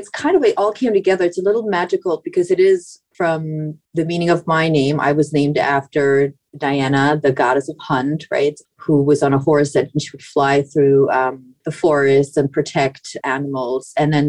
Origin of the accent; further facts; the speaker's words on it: Germany; all the stuff that I had forgotten growing up in Germany.